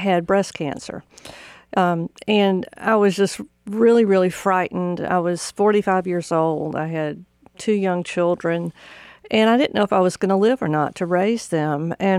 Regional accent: Macon, Georgia, United States; I'm from Macon, Georgia.

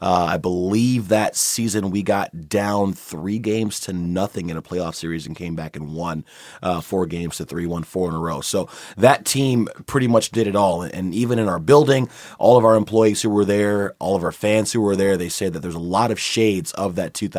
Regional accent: Detroit, Michigan, United States; now in Cincinnati, United States; I was born and raised in Detroit, and I went to school in Bowling Green, so I've only been here in Cincy for 4 years.

